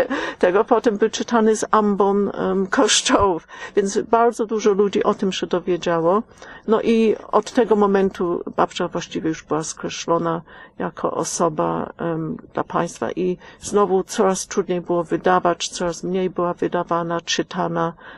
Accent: England, United Kingdom; zwłaszcza ja, która się wychowałam w Anglii, my to bardzo odczuwamy

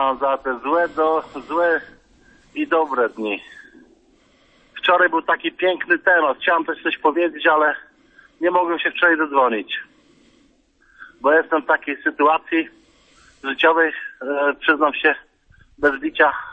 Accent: Rytel, Pomeranian Voivodeship, Poland; ja jestem z Rytla

